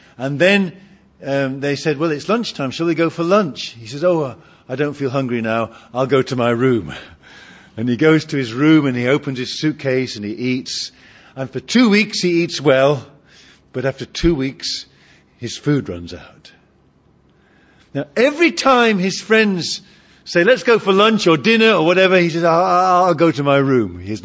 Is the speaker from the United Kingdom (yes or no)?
yes; United Kingdom; I'm British.